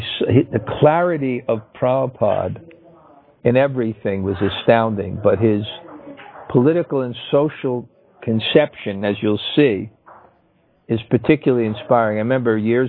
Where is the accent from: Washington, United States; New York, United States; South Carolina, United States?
New York, United States; Brooklyn; born there; because I was born in Brooklyn, and I actually became attached to concrete.